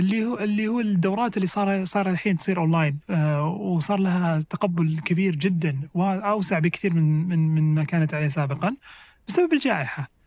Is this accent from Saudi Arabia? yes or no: yes; Saudi Arabia; حتى حنا عندنا بالسعودية